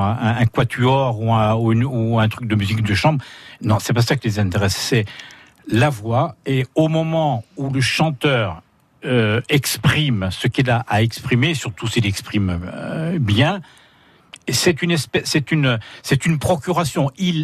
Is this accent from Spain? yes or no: no; Corsica, France; born there; moi, je suis né à la Citadelle